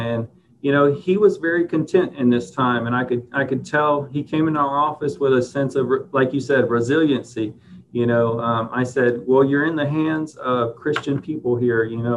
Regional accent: Lake Charles, Louisiana, United States; now in Houston, United States; You know, originally I'm from Louisiana, which isn't too far away from here, Lake Charles area. So I understand diversity.

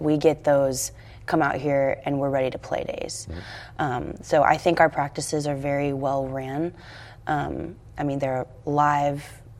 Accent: The Woodlands, Texas, United States; So I came from a, I guess you could say, small town, not really small anymore, but I came from Oak Ridge in the Woodlands

